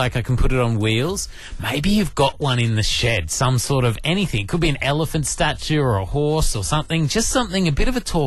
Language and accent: English; Yarramalong, New South Wales, Australia; where I grew up in Yarramalong on the Central Coast